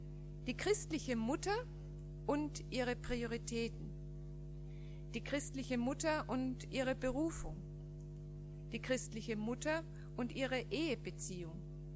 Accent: Austria; Ich bin Österreicherin, komme aus einem katholischen Elternhaus und fand mit 22 Jahren durch das Lesen der Bibel zum lebendigen Glauben an Jesus Christus.

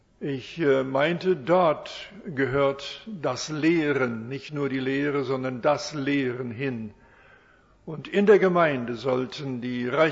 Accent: Canada; German is a second language; Ich komme aus Kanada. Die Vorfahren kamen aus, nun, das kann man erraten, nicht wahr?

